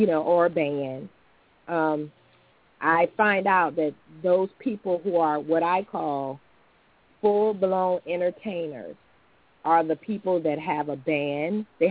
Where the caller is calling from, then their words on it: Richmond, Virginia, United States; Okay. I'm calling from Richmond, Virginia.